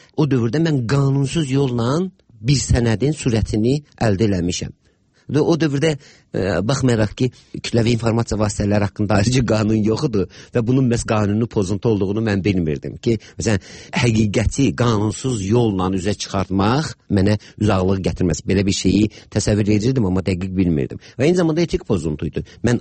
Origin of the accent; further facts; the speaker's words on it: Baku, Azerbaijan; Və mən çox uşaq yaşlarından Bakıda böyümüşəm.